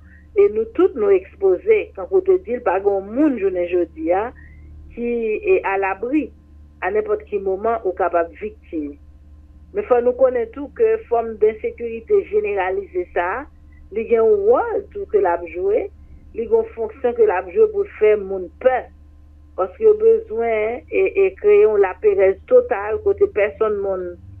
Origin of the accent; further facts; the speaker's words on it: Haiti; en tant que haïtienne, en tant que maman de famille